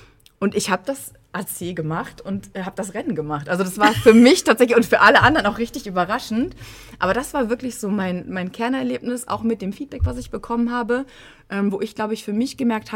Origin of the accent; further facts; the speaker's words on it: North Rhine-Westphalia, Germany; Ich komme aus Münsterland gebürtig und auch da dann, wie gesagt, die Ausbildung gemacht.